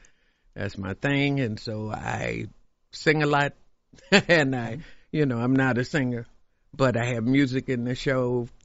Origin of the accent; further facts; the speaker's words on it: Chicago, Illinois, United States; And so I'm from Chicago.